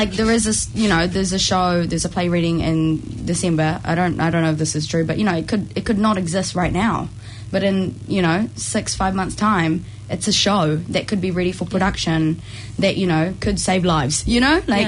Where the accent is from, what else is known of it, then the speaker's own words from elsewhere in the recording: Philippines; I'm a Filipino and I'm never late.